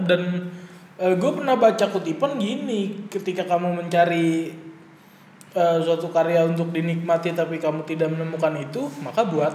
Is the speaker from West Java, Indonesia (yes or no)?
yes; Depok, West Java, Indonesia; Soalnya kan gue waktu SD itu di Depok situ kan